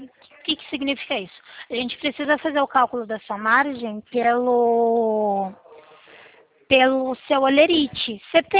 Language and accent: Portuguese; Limeira, São Paulo, Brazil; eu sou daqui da cidade de Limeira, em São Paulo.